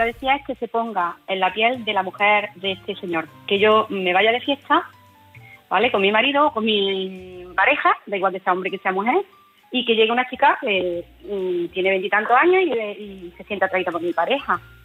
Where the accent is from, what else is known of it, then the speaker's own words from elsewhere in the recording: Córdoba, Andalusia, Spain; now in Vigo, Spain; La cordobesa en Vigo.